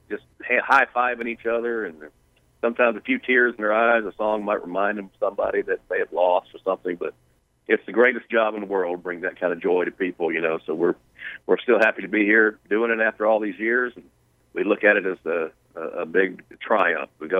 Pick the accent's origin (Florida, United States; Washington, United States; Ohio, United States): Florida, United States; Jacksonville; And, you know, we came from Jacksonville, Florida.